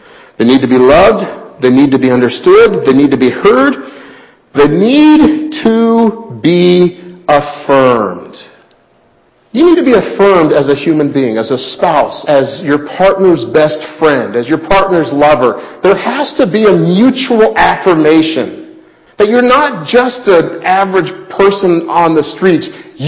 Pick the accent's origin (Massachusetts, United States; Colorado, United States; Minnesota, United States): Colorado, United States; Denver; I'm not just saying this because I was born in Denver and I grew up watching them.